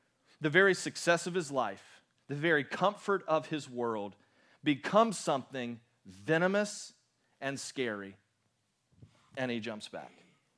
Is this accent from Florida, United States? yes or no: yes; Florida, United States; born there; Unfortunately, I was born in Florida, and I am just stuck to have to hunt here.